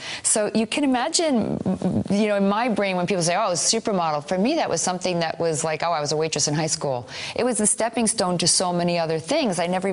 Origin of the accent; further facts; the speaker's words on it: College Point, New York, United States; I grew up here in College Point, New York. My father built our house. Then I moved out further out the Long Island and have been here pretty much my whole life.